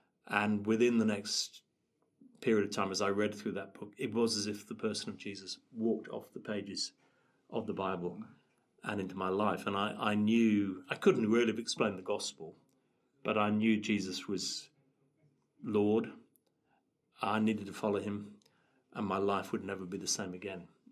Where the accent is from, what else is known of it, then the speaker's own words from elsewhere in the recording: England, United Kingdom; moved away as an adult; also born or lived in South Africa; And as a English guy, never lived abroad apart from a few months in Israel, I ended up at 23 doing student ministry at the University of Witwatersrand in Johannesburg.